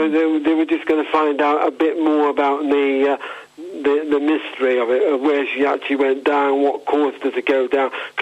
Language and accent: English; Croydon, London, United Kingdom; I grew up in Croydon